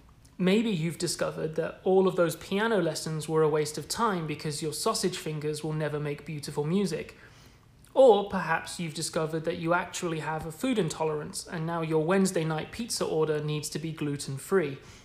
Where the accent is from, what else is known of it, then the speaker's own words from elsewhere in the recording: Bristol, South West England, United Kingdom; born there; I was born in Bristol, England